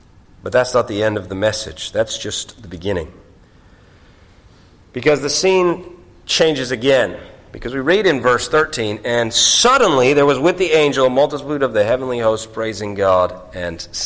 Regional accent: Ontario, Canada; I grew up in Ontario.

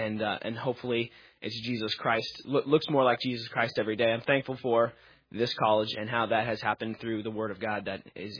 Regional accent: West Coast, United States; I was from the West Coast, and it showed.

